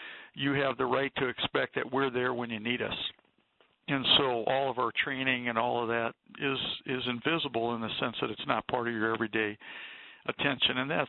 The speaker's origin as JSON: {"language": "English", "country": "United States", "said": "So I always had a sense of gratitude for being an American, and very early in my life an understanding that this was purchased by somebody else's blood."}